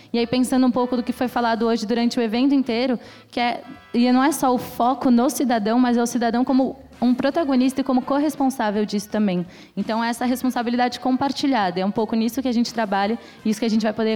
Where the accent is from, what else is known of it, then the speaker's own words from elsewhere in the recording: São Paulo, Brazil; Sou daqui de São Paulo